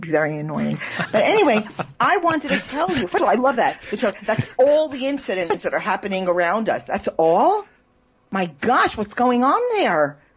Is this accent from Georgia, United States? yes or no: no; New York, United States; I mean, he's married to me. I'm from New York. He knows the deal.